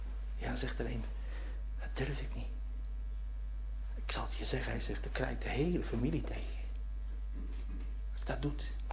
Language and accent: Dutch; Gorinchem, South Holland, Netherlands; Ik als kleine jongen in Gorinchem.